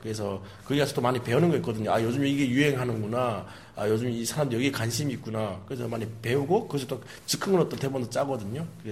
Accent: North Korea; 그래서 이제 북한에서 왔다는 걸로 되게 웃어주더라고요.

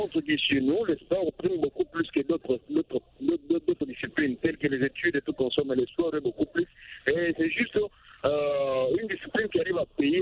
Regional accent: DR Congo; chez nous en RDC

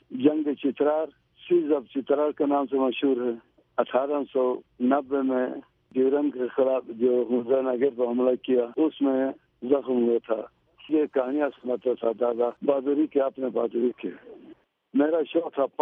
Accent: Aliabad, Gilgit-Baltistan, Pakistan; میں ہنزا علی آباد میں پیدا ہو گیا وہاں سے میں نے پرائمری اسکول پاس کیا

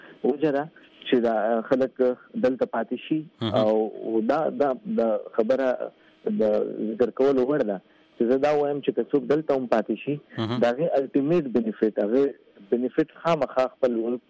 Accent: Pakistan; زه یو پاکستاني یم، زه پښتون یم، نو زه د پاکستان هم شهري یم

